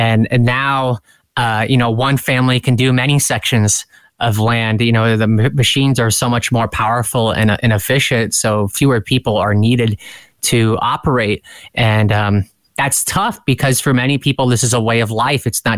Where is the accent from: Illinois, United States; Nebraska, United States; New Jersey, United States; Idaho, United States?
Nebraska, United States; Brainerd; one of my good friends who was from my hometown in Brainerd